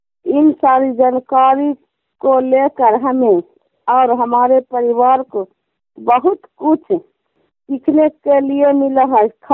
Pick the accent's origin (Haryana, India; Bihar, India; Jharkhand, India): Bihar, India; Badi Gosi; ग्राम बड़ी गोसी, प्रखंड हिलसा, जिला ललंदा के रहने वाली हूँ।